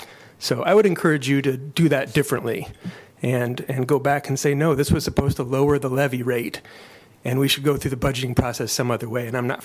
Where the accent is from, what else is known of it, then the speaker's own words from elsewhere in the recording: Iowa City, Iowa, United States; I'm from Iowa City.